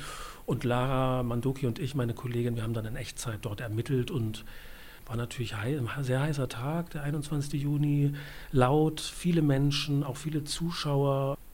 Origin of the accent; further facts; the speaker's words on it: East Germany, Germany; moved away as an adult; Also ich komme ja selbst auch aus der DDR. Mit 24 habe ich die DDR verlassen, noch als einer der letzten Ungarn, über Ungarn Geflüchteten.